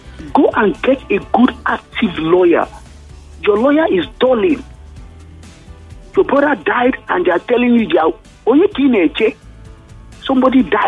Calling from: Lekki, Lagos, Nigeria; I'm calling from Lekki.

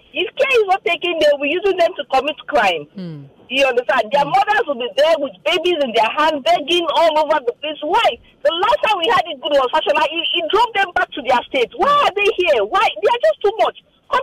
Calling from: Ikate, Lagos, Nigeria; Yes, I'm calling you from Ikate in Lagos.

